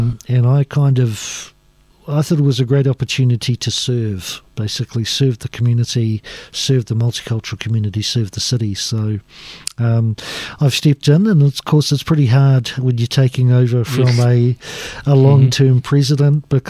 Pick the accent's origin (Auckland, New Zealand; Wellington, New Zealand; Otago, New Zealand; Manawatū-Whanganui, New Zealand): Auckland, New Zealand; I grew up in South Auckland